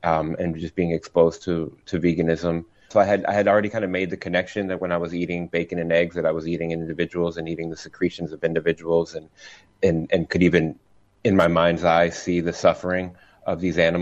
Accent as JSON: {"language": "English", "town": "New York City", "region": "New York", "country": "United States", "tie": "born or raised there", "said": "And then I was living away from where I grew up in New York City, where I'm currently back in New York City."}